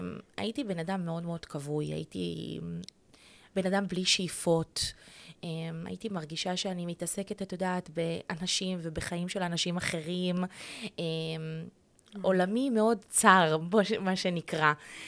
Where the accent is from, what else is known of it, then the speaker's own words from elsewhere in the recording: Beersheba, Southern District, Israel; moved away as an adult; now in Ramat Gan, Israel; כן. אני עברתי, עזבתי את הבית בגיל 22. 7 שנים. כן, אני מבאר שבע.